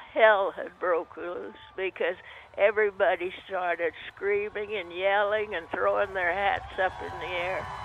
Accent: Iowa, United States; born there; and I was born in Iowa in 1914.

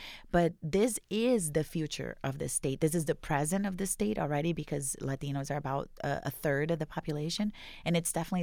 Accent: Brazil; moved away as an adult; now in Arizona, United States; I'm from Brazil. I grew up there. I came to this country. I was 25. I've been in Arizona for, it's going to be 7 years this summer.

